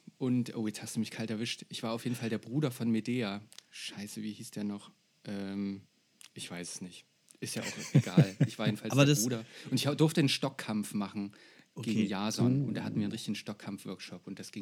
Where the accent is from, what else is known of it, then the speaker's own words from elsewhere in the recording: Jena, Thuringia, Germany; bei uns hier in Jena. Wir kommen aus Jena